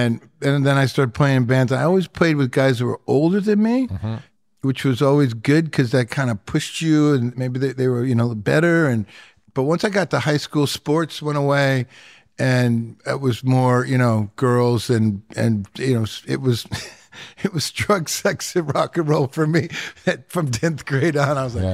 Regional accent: Detroit, Michigan, United States; growing up in Detroit in the late 70s

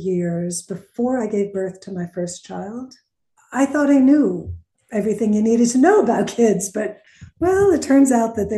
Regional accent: Northeast, United States; I'm from the Northeast.

